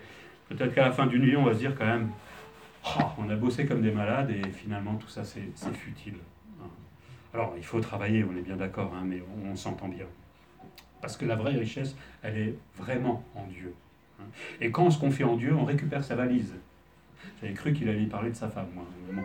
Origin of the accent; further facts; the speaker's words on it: France; Et on est Français. Hein. On est dans le lot.